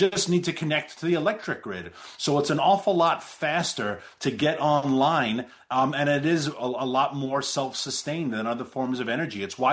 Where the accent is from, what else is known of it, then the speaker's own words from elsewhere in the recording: New York, United States; neighboring states, my home state in New York, New Jersey